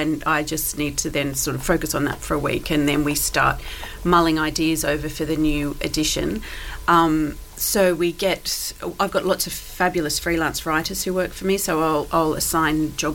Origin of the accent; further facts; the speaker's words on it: Sydney, New South Wales, Australia; I'm from an island. It's just a bit bigger island than the Isle of Wight. No, I'm from Sydney. I grew up in Sydney.